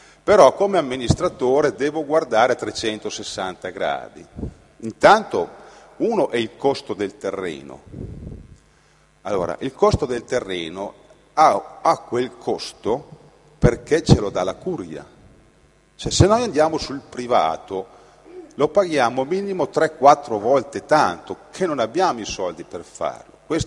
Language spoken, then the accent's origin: Italian; Rovereto, Trentino-Alto Adige, Italy; Io sono un amministratore, sono di Rovereto.